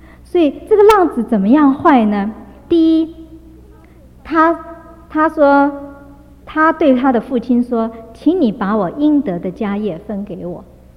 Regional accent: China; 我们中国人的背景可能也很类似哈

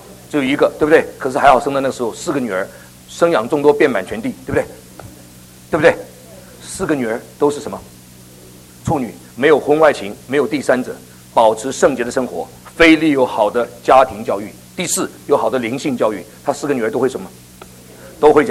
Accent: Guangdong, China; 我差点把他宰掉，因为我广东人呢。

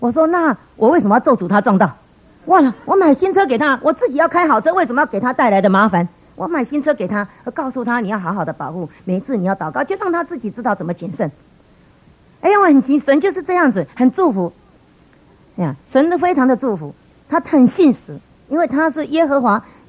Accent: Tainan, Taiwan; 他是台南人，我也是台南人，他住在我们台南老家差不多同一条街

